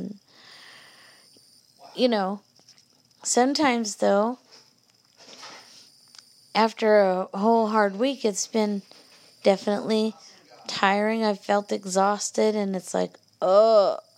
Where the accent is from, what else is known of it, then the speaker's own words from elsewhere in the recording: United States; You know, I'm an American.